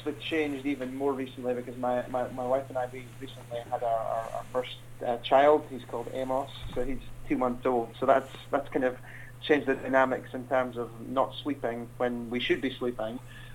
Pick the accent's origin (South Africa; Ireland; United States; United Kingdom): United Kingdom; Because even just as a British person, we are ingrained in our cultural thinking more than we realize.